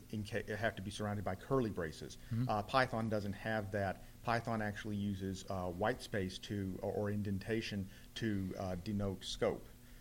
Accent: Tennessee, United States; I'm actually in the next county over next to the county that's in Memphis.

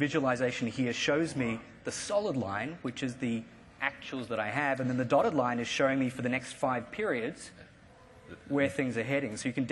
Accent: Australia; I'm Australian. Any Australians in the audience?

